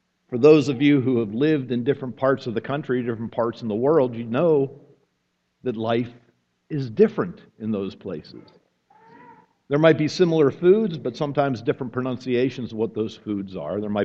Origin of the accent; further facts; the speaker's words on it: Pittsburgh, Pennsylvania, United States; I grew up in the Pittsburgh area. In Pittsburgh, and it's not there so much anymore, when I learned how to drive, they had this thing called the Pittsburgh Left.